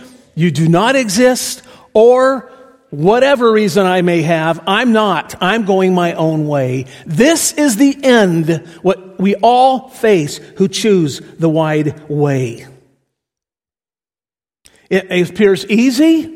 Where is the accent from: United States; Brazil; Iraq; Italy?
Brazil; As a kid growing up in Brazil, and our school was a boarding school, very academic